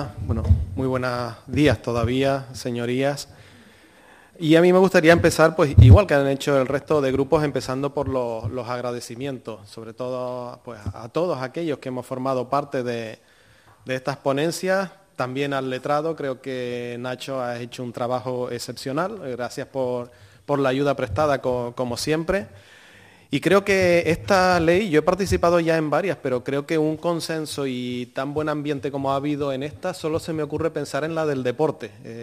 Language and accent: Spanish; Valle Gran Rey, Canary Islands, Spain; en mi pueblo, en Valle Gran Rey, donde se conoce todo el mundo y todos sabemos las necesidades que tiene el vecino